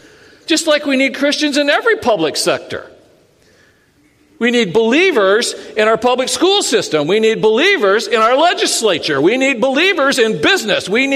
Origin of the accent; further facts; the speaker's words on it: United States; I love this country. I'm so glad I'm an American.